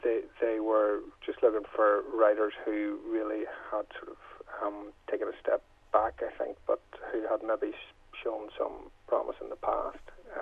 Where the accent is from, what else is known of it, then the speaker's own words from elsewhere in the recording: Enniskillen, Northern Ireland, United Kingdom; I grew up in Enniskillen, you know